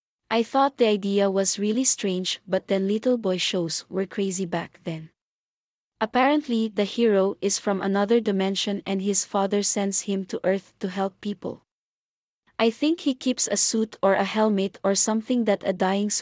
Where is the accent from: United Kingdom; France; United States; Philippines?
Philippines; moved away; I was an immigrant from the Philippines and painfully shy, so that didn't help either.